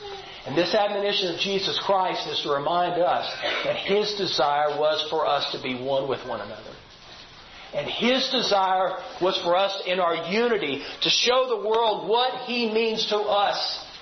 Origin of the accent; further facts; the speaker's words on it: United States; I'm white, he's black, I'm from America, he's not